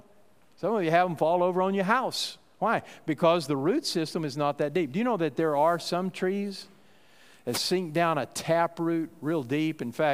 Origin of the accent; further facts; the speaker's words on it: Texas, United States; And you know, I come from West Texas. I know something about tumbleweeds.